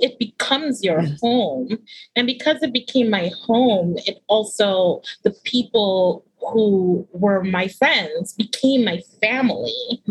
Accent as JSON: {"language": "English", "country": "Japan", "tie": "born or raised there", "said": "It was definitely a big part of my life happened in Japan. Like, I grew up in Japan."}